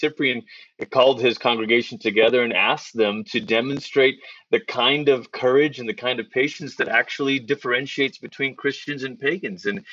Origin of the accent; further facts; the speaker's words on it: Malaysia; I grew up in Malaysia